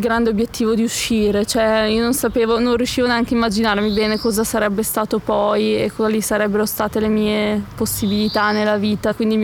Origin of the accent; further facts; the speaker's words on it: Palazzolo sull'Oglio, Lombardy, Italy; siamo arrivati nel mio paese a Palazzolo sull'Oglio